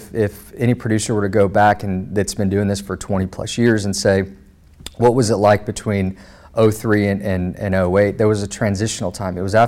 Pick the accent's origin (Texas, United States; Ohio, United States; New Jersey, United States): Texas, United States; Arlington; I wasn't from Dallas. I was from Arlington, which doesn't seem like that big of a gap. But when we grew up, Dallas was forever away.